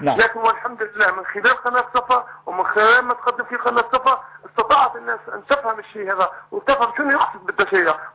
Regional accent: Libya; now in Qatar; أنا مواطن ليبي يعني، صح أنا أتكلم من قطر لكن أنا مواطن ليبي يعني من ليبيا يعني.

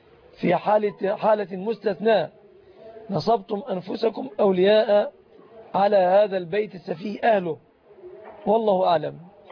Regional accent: Egypt; نعتبرها في بلادنا مصر جزءا من الصداق،

